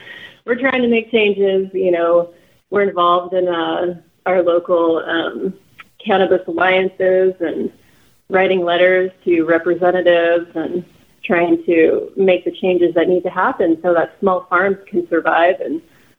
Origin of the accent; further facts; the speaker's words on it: Los Angeles, California, United States; also born or lived in Santa Cruz; I grew up mostly in Los Angeles, and then I traveled overseas for a few years in Asia and other places.